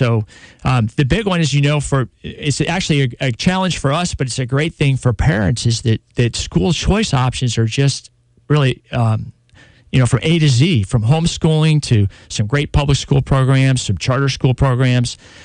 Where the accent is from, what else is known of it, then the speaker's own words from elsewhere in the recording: Chelsea, Massachusetts, United States; born there; also born or lived in New Hampshire; I was born in Massachusetts. I was born in Chelsea Naval Hospital.